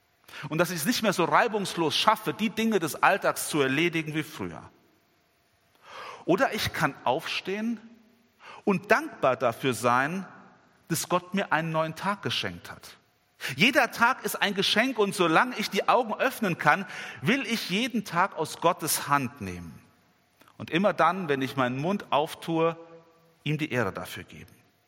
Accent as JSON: {"language": "German", "region": "North Rhine-Westphalia", "country": "Germany", "tie": "born or raised there", "lives_now": "Giessen, Germany", "said": "komme ich aus dem Hickengrund, bin also gar nicht so ganz weit weg von hier groß geworden, bin einige Jahre jetzt in Gießen schon Pastor"}